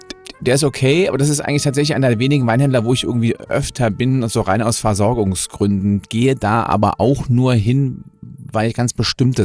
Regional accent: Germany; also als Deutscher ist man ja relativ schnell mit den üblichen, sehr deutschen Sorten durch.

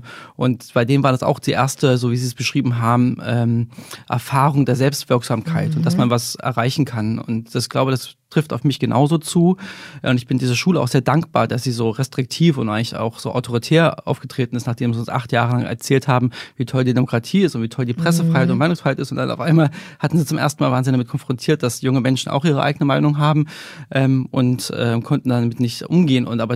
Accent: Germany; Ich bin in der DDR aufgewachsen

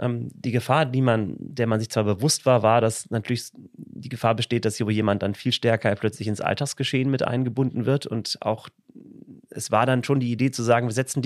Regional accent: Paderborn, North Rhine-Westphalia, Germany; Wir wollten wieder zurück in die Heimat. Meine Frau und ich, wir kommen beide hier so aus dem Paderborner Umfeld.

